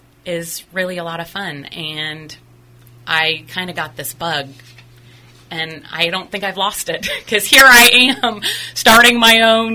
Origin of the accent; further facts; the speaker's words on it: the South, United States; I grew up in the South, and I was one of those kids that was constantly in the kitchen by my mom's side cooking.